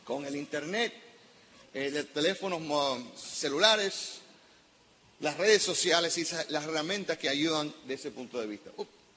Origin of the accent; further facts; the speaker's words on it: Cuba; lo que nos encanta hablar como cubanos.